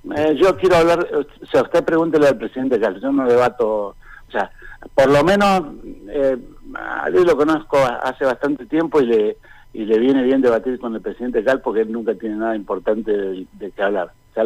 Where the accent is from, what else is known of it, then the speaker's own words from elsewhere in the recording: Neuquén, Argentina; Yo soy nací en Neuquén, no vengo de Tralcol y de Winky.